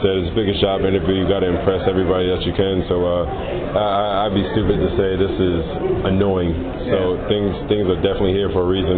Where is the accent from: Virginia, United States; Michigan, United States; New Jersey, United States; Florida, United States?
New Jersey, United States; growing up in New Jersey, you know, it's definitely been a prominent area to be a part of, and, you know, get back to the community when I can, visit